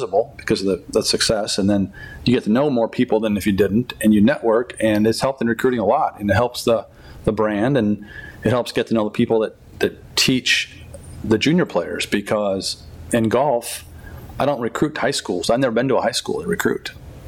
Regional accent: Chicago, Illinois, United States; now in downstate Illinois, United States; I'm a Chicago kid. I don't live in Chicago, but I was born in Chicago and in the near suburbs, and I obviously downstate now.

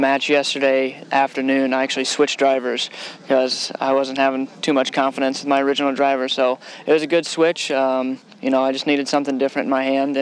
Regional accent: Evansville, Indiana, United States; If it wasn't for the city of Evansville and the support I have back at home, this wouldn't be possible.

